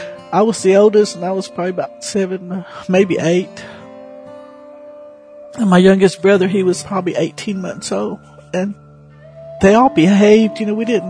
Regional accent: Clinton, Oklahoma, United States; now in Shawnee, United States; I'm a member of the Cheyenne and Arapaho tribe, and I'm originally from Clinton, Oklahoma, and I now live in Shawnee, Oklahoma.

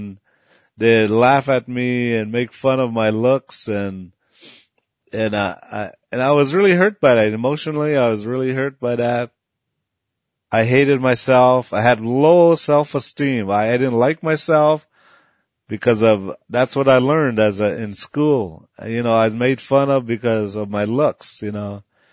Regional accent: North Dakota, United States; I was raised on Spirit Lake Nation in northeastern North Dakota.

